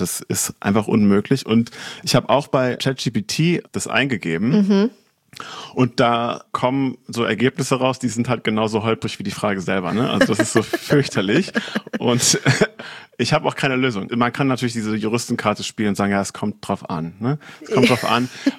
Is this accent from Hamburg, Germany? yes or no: no; Kleve, North Rhine-Westphalia, Germany; also born or lived in Bonn / Warsaw; ich komme eigentlich vom Land aus Kleve am Niederrhein.